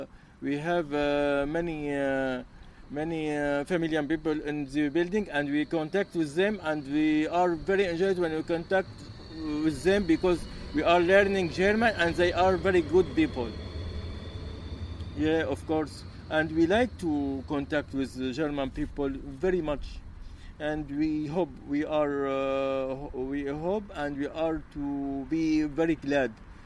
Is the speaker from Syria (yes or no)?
yes; Syria; English is a second language; We are coming from Syria, and we are here in this area 3 months ago.